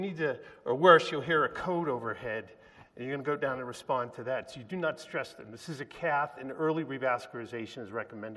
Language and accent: English; New England, United States; I grew up in New England, so the Boston Celtics, biggest prospect ever in his age, dropped dead.